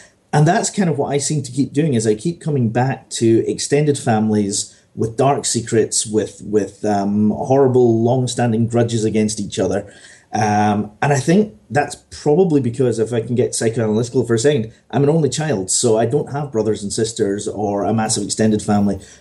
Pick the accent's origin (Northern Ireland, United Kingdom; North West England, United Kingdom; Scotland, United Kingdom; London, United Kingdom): Scotland, United Kingdom; because I'm from Fife, and that's near St Andrews